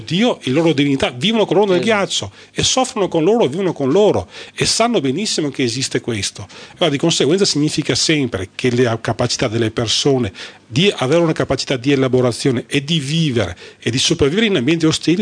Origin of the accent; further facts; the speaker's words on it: Marostica, Veneto, Italy; Tutti sanno che ci sono di Malostica, e Malostica è famosa per le ciliegie.